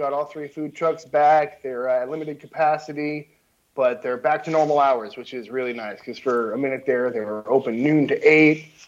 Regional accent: Lebanon, New Hampshire, United States; So grew up in a small town, Lebanon, New Hampshire.

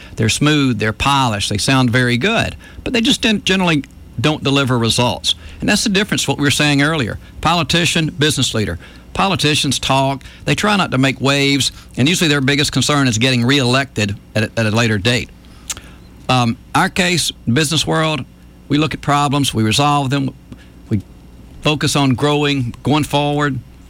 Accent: Dothan, Alabama, United States; now in Montgomery, United States; I grew up in Dothan.

